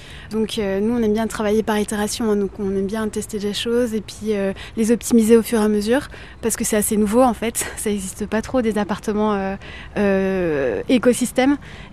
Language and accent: French; Belgium; donc je suis belge